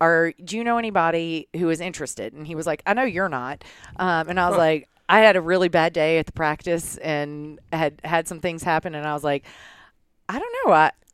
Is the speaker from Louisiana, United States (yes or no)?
yes; Baton Rouge, Louisiana, United States; also born or lived in Austin, Texas; now in Boulder, United States; We still go back in vacation, but I grew up in Baton Rouge for sure.